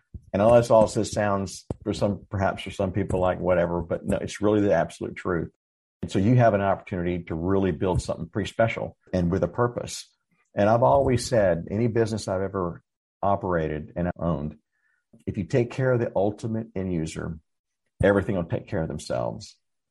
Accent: Dallas, Texas, United States; now in San Antonio, United States; And for us in Texas, it's the growth. I grew up in Dallas and I moved to San Antonio in 2008 after I sold my third software company.

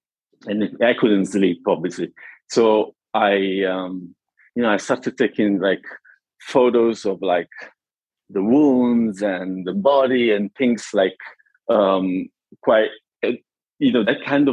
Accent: Naples, Campania, Italy; Basically, I'm Italian. I was born and bred in Naples, in southern Italy

